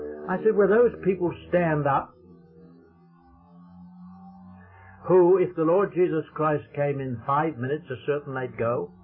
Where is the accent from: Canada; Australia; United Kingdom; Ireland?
Australia; When I got back to Australia after 45 years, I'm an Australian.